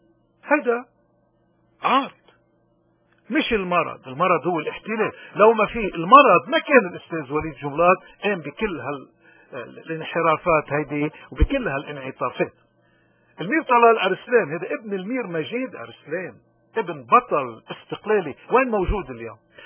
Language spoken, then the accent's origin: Arabic; Lebanon; إذن القضية شو هي قضيتنا كلبنانيين؟